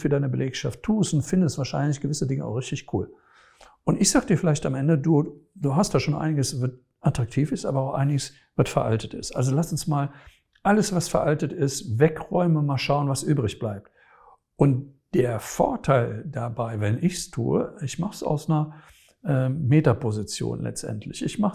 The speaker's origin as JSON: {"language": "German", "region": "Rhineland", "country": "Germany", "said": "ich sage es immer so, als Rheinländer, du musst das Herz am rechten Flecken haben"}